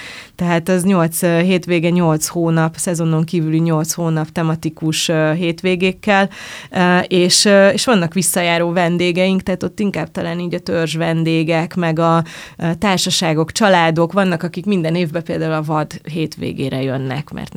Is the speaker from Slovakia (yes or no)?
no; Csopak, Veszprém County, Hungary; én balatonparti gyerekként nőttem fel Csopakon